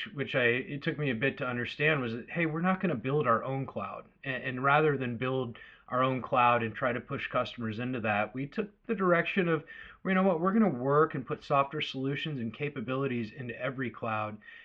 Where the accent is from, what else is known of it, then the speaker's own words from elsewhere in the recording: Oregon, United States; also born or lived in Chicago; I grew up in Oregon and transplanted to Chicago along with my previous employer, Symantec, and was out there running a Symantec business for about 10 years.